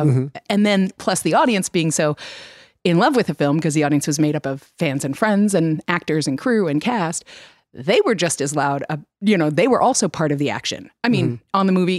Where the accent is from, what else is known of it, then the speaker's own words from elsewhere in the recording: New York, United States; it's not a thing that happens at a normal, like when you go to the movies here on the West Coast, but I grew up in New York.